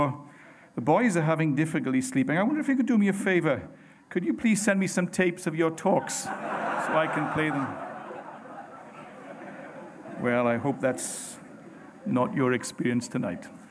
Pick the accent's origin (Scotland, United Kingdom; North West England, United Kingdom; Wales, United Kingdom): Wales, United Kingdom; I'm from Wales. I love my country very much. I feel so thankful to God that he caused me to be born there, amongst the rivers and the mountains and the sea and the people